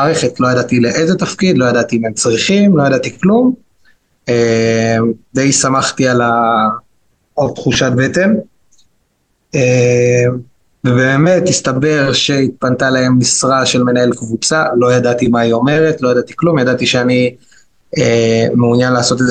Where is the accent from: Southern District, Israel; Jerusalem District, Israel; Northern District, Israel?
Northern District, Israel; born there; המשפחה מגיעה מירושלים, אני נולדתי כבר בצפון